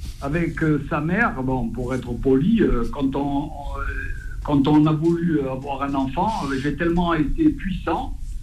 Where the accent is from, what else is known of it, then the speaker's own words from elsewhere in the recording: Corsica, France; et comme je suis corse, je ne balancerai pas.